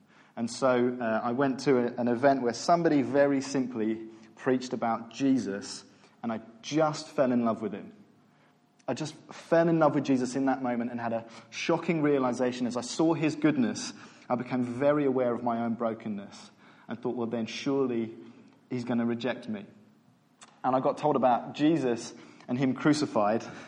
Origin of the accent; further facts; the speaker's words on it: Godalming, South East England, United Kingdom; now in Basingstoke, United Kingdom; I grew up in Godalming, and then I met my wife and we moved to Woking, and now I'm in Basingstoke.